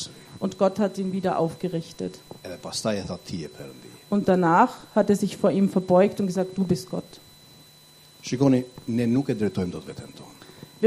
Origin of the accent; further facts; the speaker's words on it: Albania; Meine Antwort als Albaner wäre, das beste Leben, das gibt es mit Jesus Christus.